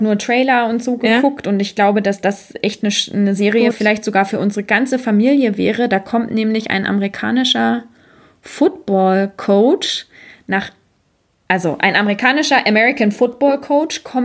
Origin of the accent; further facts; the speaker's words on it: Braunschweig, Lower Saxony, Germany; Ich komme ja eigentlich aus Braunschweig.